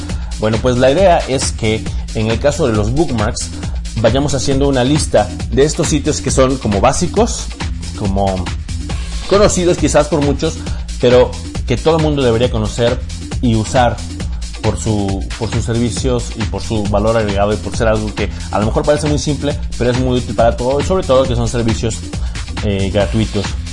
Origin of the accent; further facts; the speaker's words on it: Villahermosa, Tabasco, Mexico; en Villahermosa, saludos a mi tierra, a mis paisanos